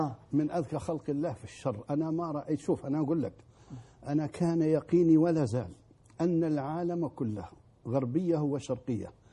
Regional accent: Libya; moved away; أن يوفقنا نحن كليبيين

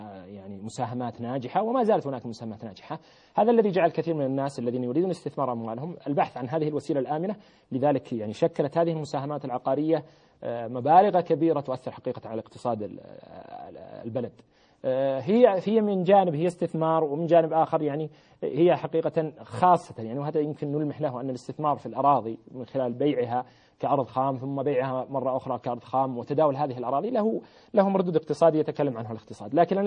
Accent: Saudi Arabia; الإشكال عندنا في المملكة العربية السعودية أن مع وفرة المال بعد الطفرة الأولى اجتمعت عند الناس أموال

